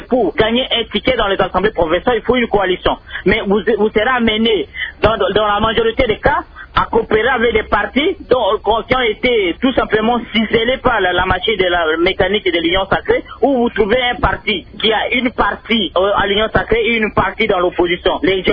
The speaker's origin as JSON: {"language": "French", "region": "Sankuru", "country": "DR Congo", "tie": "born or raised there", "said": "Non, c'est faux et archi-faux, parce que moi-même, j'étais originaire de la province du Sankourou."}